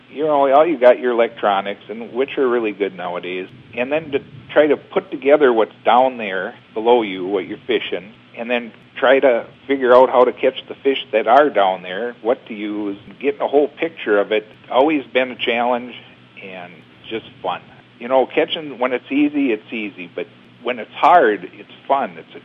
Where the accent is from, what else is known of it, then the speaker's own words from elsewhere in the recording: Princeton, Minnesota, United States; I grew up in Princeton, Minnesota. You know, that's back when you could just take off and ride your bikes wherever, you know.